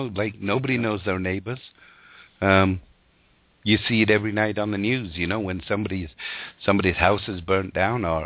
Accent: England, United Kingdom; the street that I lived on in England, growing up in Northern England

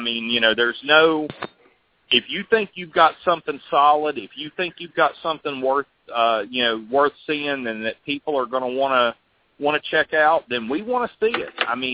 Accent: the South, United States; accent: southern; I think we ultimately settled on hillbillies because it was the only way we could work around my southern accent.

